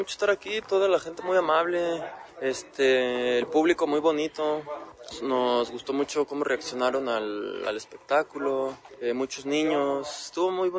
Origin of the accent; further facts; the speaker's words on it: Mexico; also born or lived in Portugal; Somos mexicanos casi todos, pero yo junto con mi compañera María Gamero formamos la compañía cuando vivimos en Portugal un tiempo.